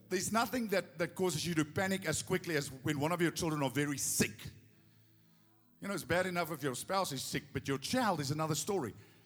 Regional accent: South Africa; I never thought the day would come that as a South African, I would have to fight for religious freedom.

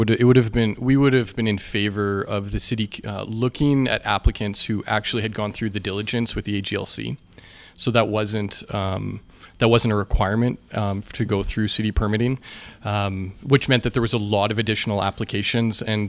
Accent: Edmonton, Alberta, Canada; I mean, we're all from Edmonton, right?

